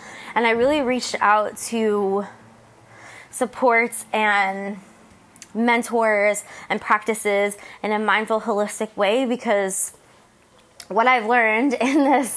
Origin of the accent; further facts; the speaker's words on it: New Jersey, United States; moved away as an adult; now in San Diego, United States; and I'm left where I grew up in New Jersey to come to San Diego and start a new life.